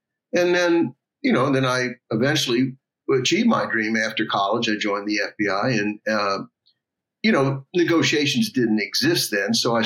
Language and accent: English; Atlantic Beach, Florida, United States; Yeah, I grew up in Atlantic Beach, Florida, near Jacksonville.